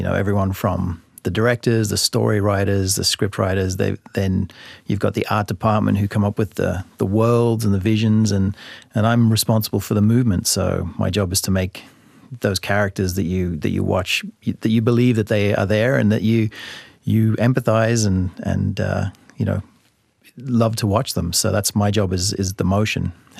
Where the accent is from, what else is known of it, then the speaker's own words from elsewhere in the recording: Mount Isa, Queensland, Australia; it's a long way from growing up in Mount Isa and then moving to Brisbane, it was a long way to Hollywood.